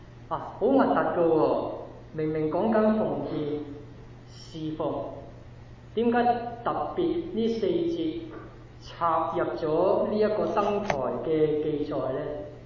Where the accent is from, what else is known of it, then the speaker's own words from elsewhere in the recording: Hong Kong; 我哋香港人就知啦，有啲嘢講咗但係未做㗎。